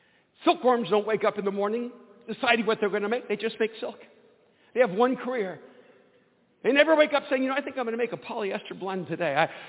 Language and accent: English; El Salvador; I'm Latino. I'm from El Salvador. We always said, si Dios quiere.